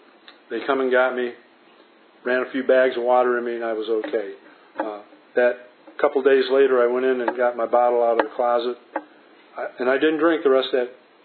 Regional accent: Michigan, United States; And I'm not afraid of the snow. I'm from Michigan. I'm going to go out and shovel snow.

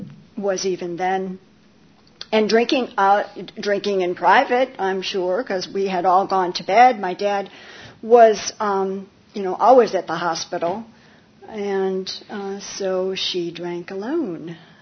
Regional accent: Saginaw, Michigan, United States; I grew up in Michigan, and we were in Saginaw, Michigan.

